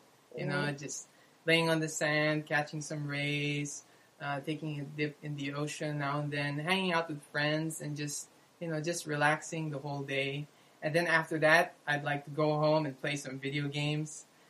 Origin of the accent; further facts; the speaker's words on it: Philippines; English is a second language; from the Philippines.